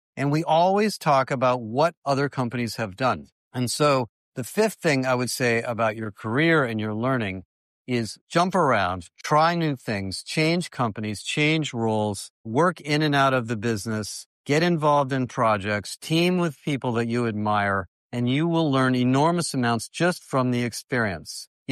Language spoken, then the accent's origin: English; Berkeley, California, United States; I spent a lot of my time growing up in Berkeley, California, and I spent a lot of time on the Berkeley campus